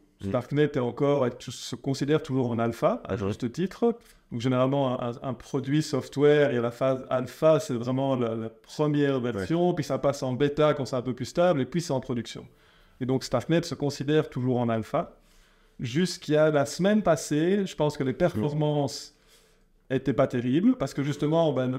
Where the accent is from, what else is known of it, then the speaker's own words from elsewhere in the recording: Belgium; j'ai dit 70 parce que je suis belge